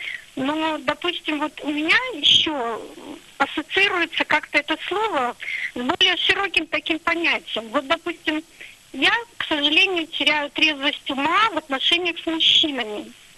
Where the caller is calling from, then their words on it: Minsk, Belarus; я звоню из Минска